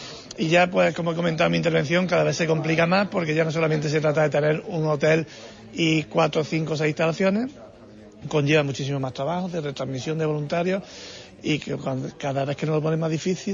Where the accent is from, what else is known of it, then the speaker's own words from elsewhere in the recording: Andalusia, Spain; ya no hablo como andaluz, hablo como todas las federaciones.